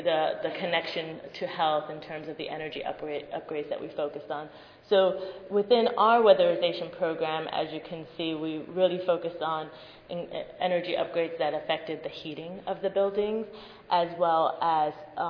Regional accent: New York City, New York, United States; I'm from New York City, we have a very, very diverse population

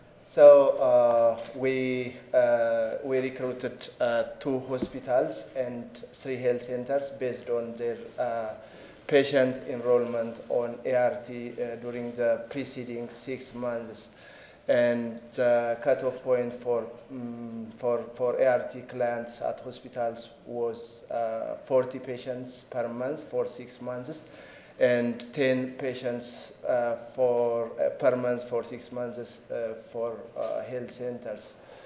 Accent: Ethiopia; English is a second language; I am from Ethiopia and I work for Oromia Regional Health Bureau in Ethiopia.

